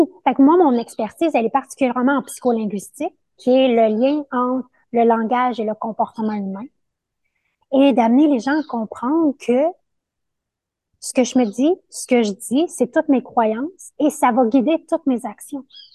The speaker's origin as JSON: {"language": "French", "town": "Montreal", "region": "Quebec", "country": "Canada", "said": "Moi, je suis de Montréal, mais"}